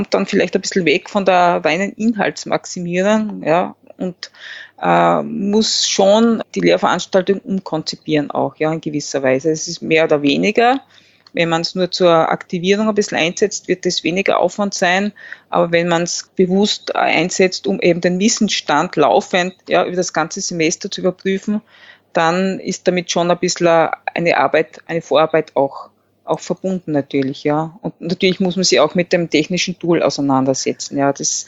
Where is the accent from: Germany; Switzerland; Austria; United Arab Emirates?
Austria; Im Nachhinein ist man immer gescheiter, so der Spruch bei uns in Österreich.